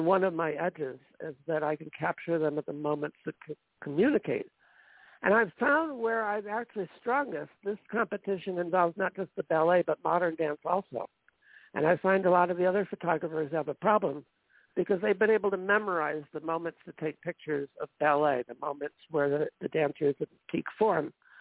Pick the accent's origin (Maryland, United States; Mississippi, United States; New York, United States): Maryland, United States; Baltimore; When I was growing up in Baltimore in high school, where UB Blake grew up, I was actually in a Peter Pan at the Lyric Theater in 1968.